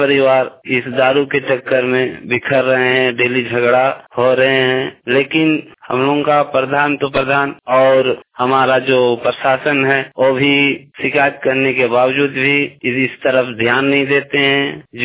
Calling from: Jadugora, Jharkhand, India; गांव कोगदा, थाना जादूगोड़ा, पोटका प्रखंड, झारखंड से बोल रहा हूँ।

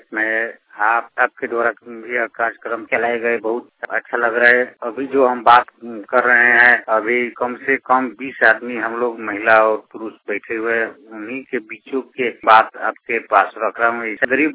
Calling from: Motihari, Bihar, India; मैं एरिया कला मोतिहारी से बोल रहा हूँ।

